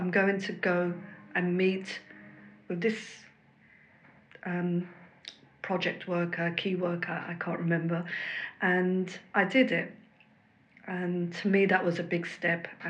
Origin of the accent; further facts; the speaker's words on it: London, United Kingdom; born there; I was born here in London, but my ethnicity is Moroccan, and I always felt like Morocco was my home.